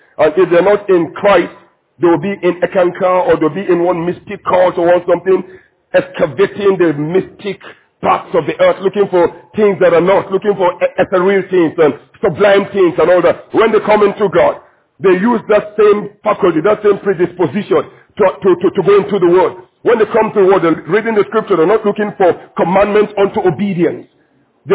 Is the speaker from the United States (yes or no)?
no; Abuja, Federal Capital Territory, Nigeria; I'm an Abuja man, okay? We're from Abuja. That's the way that we do things.